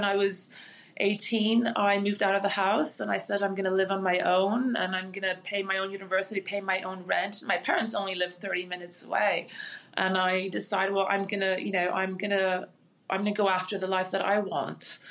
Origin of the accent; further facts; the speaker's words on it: Montreal, Quebec, Canada; I was born and raised in Montreal. My parents immigrated to Montreal about 45 years ago.